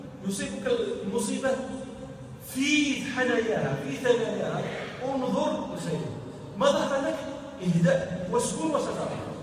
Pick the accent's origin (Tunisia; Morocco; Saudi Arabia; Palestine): Morocco; احنا عندنا في المغرب يعتنون جدا برسم القرآن